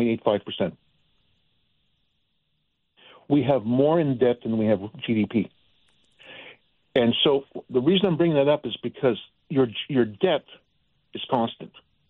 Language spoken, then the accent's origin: English; Canada; born there; As a Canadian-American citizen, when I lived in Canada and I was born in Canada, I was an officer in the Canadian Army